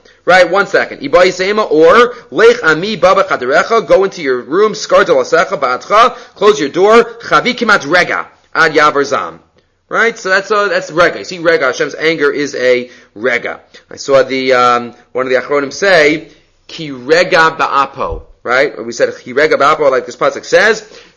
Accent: Far Rockaway, New York, United States; In the shiva that I grew up in Far Rockaway, they started mincha.

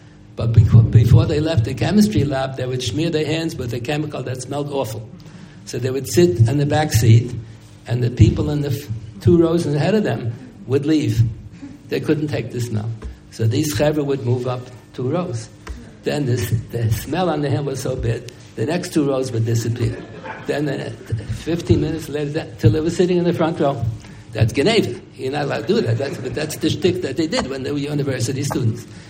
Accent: Pennsylvania, United States; born there; I was born in Mercy Hospital. I was born in Pennsylvania, and the hospital was a Catholic hospital.

